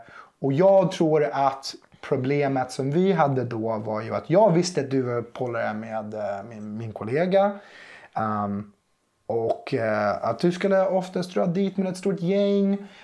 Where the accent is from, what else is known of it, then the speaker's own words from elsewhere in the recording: San Diego, California, United States; Swedish is a second language; now in Sweden; 28 år gammal. Jag är född och uppväxt i USA, i Kalifornien, San Diego. Flyttade hit till Sverige i 2014.